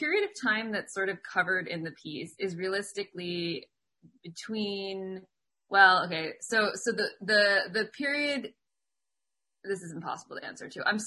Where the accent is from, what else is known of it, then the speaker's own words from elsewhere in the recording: Connecticut, United States; So I was raised on the traditional lands of my people, the Mohegan in Connecticut. My mom is the medicine woman of our tribe, and my great aunt was a medicine woman before her.